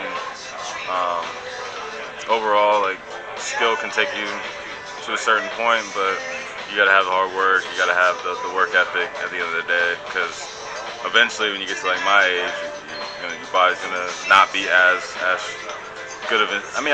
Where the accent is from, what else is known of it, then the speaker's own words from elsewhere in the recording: Houston, Texas, United States; I'm from Houston, Texas.